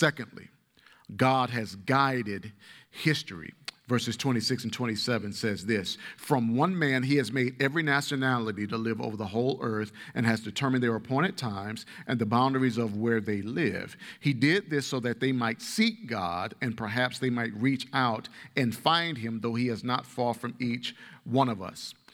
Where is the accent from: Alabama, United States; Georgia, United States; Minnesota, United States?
Alabama, United States; Now, I'm a boy from Alabama. And one of the things that people in Alabama worship is it's football.